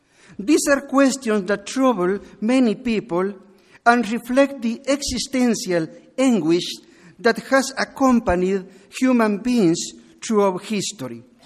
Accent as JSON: {"language": "English", "country": "Guatemala", "second_language": "English", "said": "and I am from Guatemala."}